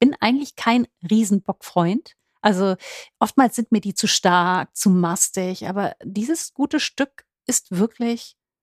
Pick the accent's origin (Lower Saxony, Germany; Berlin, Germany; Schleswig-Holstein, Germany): Schleswig-Holstein, Germany; Flensburg; Ich komme aus Flensburg, das heißt, ich bin irgendwie mit diesem Plop groß geworden, mit dieser ganzen Werner-Geschichte und der braunen Flasche.